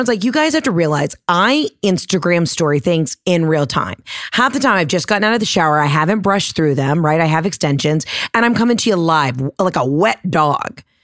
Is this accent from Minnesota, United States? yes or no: no; Georgia, United States; But I, you know, I'm from Georgia.